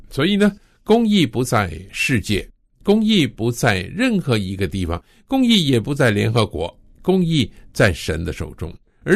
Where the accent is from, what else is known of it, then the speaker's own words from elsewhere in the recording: China; 我是中国人，我出生在日本人侵略我们中国的时间